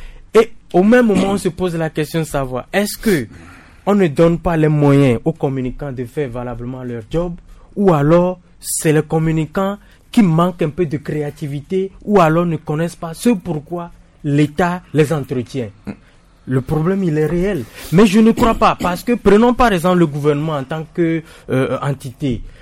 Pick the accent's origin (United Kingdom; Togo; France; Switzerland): Togo; j'ai l'impression quand même que chez nous au Togo